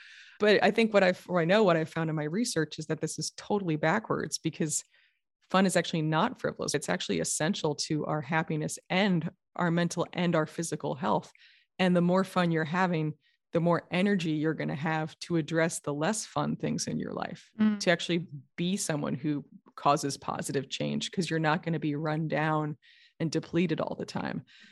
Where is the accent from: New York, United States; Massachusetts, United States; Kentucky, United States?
New York, United States; also born or lived in California; I'm from New York originally, so I have a low tolerance for bumper stickers.